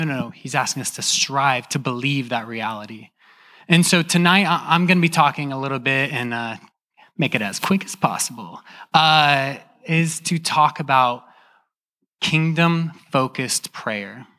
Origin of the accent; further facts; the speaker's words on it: Midwest, United States; I'm from the Midwest.